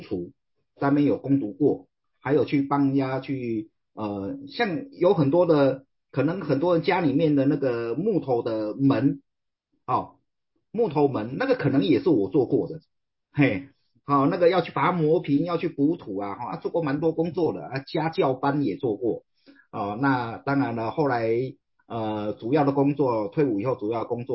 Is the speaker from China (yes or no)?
no; Kaohsiung, Taiwan; 今年也进入60了哈。OK 哈，那从以前的我一直都是在台湾高雄出生，爸爸是外省的第一代，我是外省第二代，